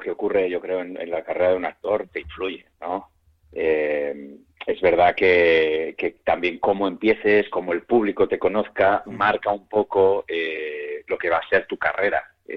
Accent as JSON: {"language": "Spanish", "town": "Valladolid", "region": "Castile and León", "country": "Spain", "said": "me vine de Valladolid a estudiar a la RSA. Mi familia es muy, muy, es decir, no tenemos dinero, es muy humilde, vivo en un barrio de Valladolid"}